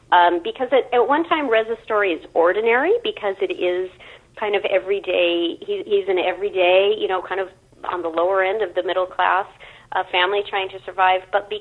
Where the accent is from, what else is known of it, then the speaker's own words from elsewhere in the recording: United States; where I, as an American, am learning with you and learning like, oh, my gosh, I didn't know